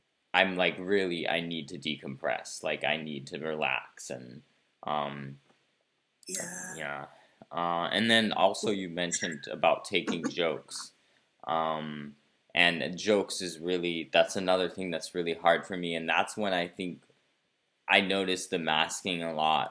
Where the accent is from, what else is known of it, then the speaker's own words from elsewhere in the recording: Brazil; I grew up in Brazil, and in Brazil there's also like a very social culture